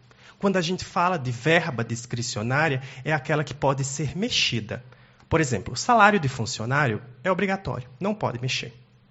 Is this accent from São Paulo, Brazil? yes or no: no; Juazeiro do Norte, Ceará, Brazil; eu sou de Juazeiro do Norte, no Ceará, e eu vim para cá por causa da Unipampa.